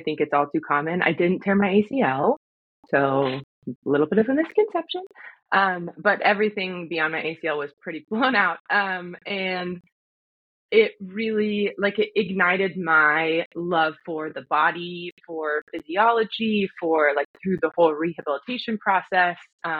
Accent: Oregon, United States; I'm originally from the Oregon coast. I grew up with two All-American athletes for parents and an older brother. So I played every sport that we could in our small little remote coastal town.

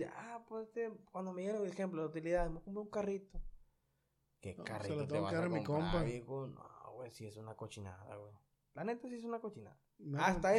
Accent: Culiacán, Sinaloa, Mexico; No, pues de Culiacán. Y se nota, mis hablas bien recio, hablas bien golpeado.

